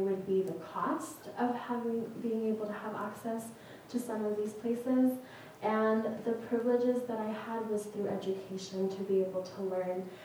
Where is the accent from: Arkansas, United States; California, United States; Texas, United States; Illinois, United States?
California, United States; Santa Barbara; now in Wenatchee, United States; And I am from Santa Barbara, California, so I got the ocean and I got the mountains, which is where I really have felt home because I have nature surrounding me completely. And I recently moved to Wenatchee a year ago.